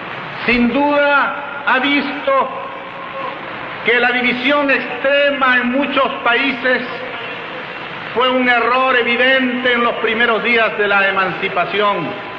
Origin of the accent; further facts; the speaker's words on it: Peru; los pioneros de la integración en América somos los peruanos.